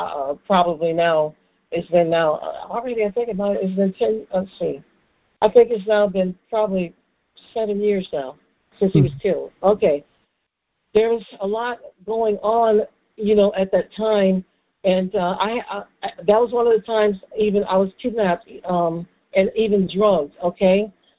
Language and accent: English; Connecticut, United States; also born or lived in Florida; obviously I was actually born there, but I grew up in Connecticut.